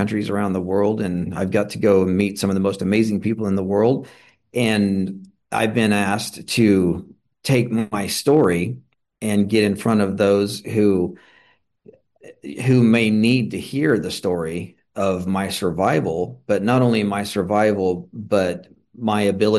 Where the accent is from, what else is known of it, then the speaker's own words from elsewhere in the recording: Kansas, United States; Well, you know, coming from a small town in Kansas, I'd lived under a stepfather